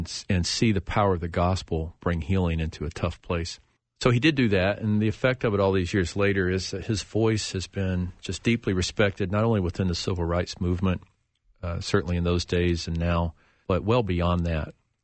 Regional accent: the South, United States; And as a man growing up in the South, with all the complexities that are part of the whole narrative there, it scares me at times.

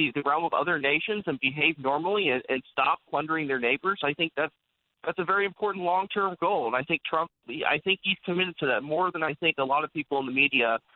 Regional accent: California, United States; moved away; I know I grew up in California. I've been left the state 7 years ago, yet I still get absentee ballots there

